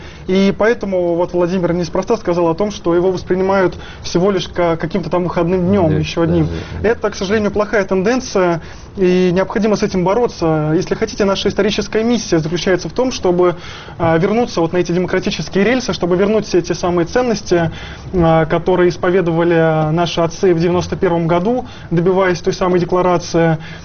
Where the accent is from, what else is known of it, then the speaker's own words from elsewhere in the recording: Russia; born there; поскольку я родился уже в Новой России, я родился в 92-м году.